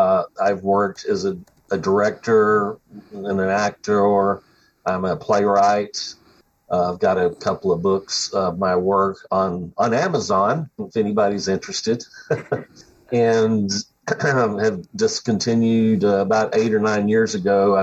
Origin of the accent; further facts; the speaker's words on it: Texas, United States; Well, I'm from Texas originally, and I went to college at Texas Tech University